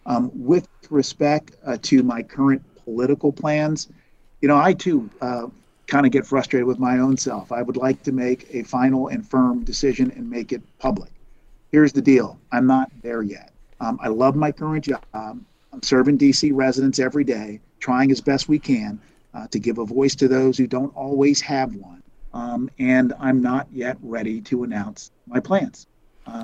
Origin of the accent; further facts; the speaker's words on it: Haiti; Look, I love Haiti. I'm from Haiti.